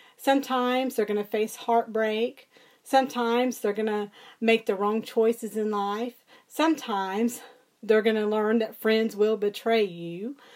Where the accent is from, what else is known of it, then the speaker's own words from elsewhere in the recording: Memphis, Tennessee, United States; I grew up in the Memphis, Tennessee area, where I attended college also at Tri-State Baptist College